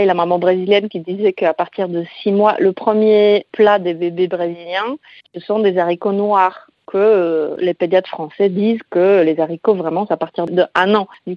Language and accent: French; Poland; now in France; je suis une maman du monde parce que je suis polonaise.